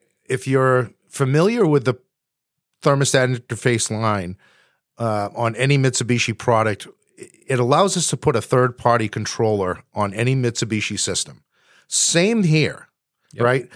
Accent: Boston, Massachusetts, United States; So he's traveling to Boston this week, my hometown

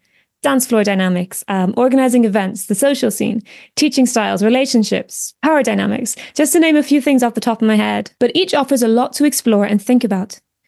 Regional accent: Munster, Ireland; I am from West Cork in Ireland

